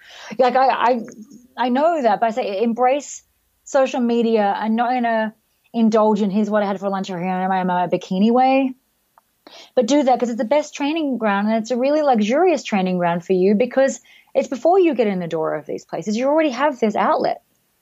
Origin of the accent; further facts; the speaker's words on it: Sydney, New South Wales, Australia; I am from Sydney. I'm a dairy farmer's daughter.